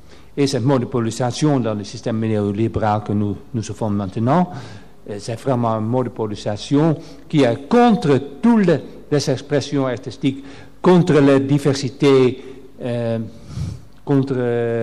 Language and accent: French; Netherlands; French is a second language; Je viens des Pays-Bas, puis un petit peu plus nord d'ici.